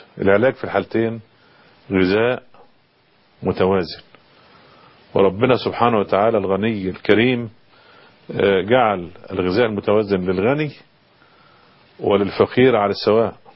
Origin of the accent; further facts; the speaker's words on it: Egypt; احنا طبعا عندنا في مصر والمنطقة العربية احنا ايه شعوب يعني بتتقن حتة الاكل دي